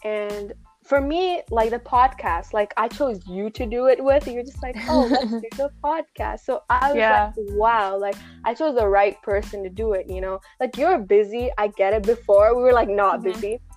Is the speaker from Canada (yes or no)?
no; India; I like that we are Indians and we can represent our culture the way we want to.